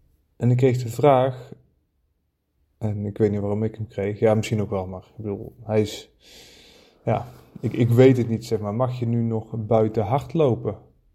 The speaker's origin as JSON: {"language": "Dutch", "region": "North Brabant", "country": "Netherlands", "said": "Ik kom zelf trouwens uit Brabant."}